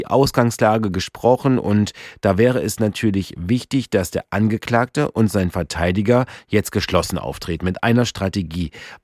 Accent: Erfurt, Thuringia, Germany; Ja, auch ich als Erfurter kann mich da noch gut dran erinnern

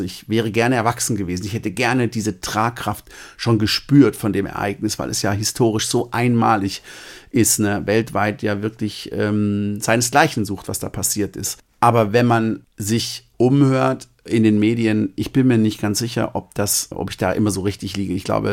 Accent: West Germany, Germany; das ist für mich als Westdeutscher, der ganz unten links wohnt, super schwer einzuschätzen

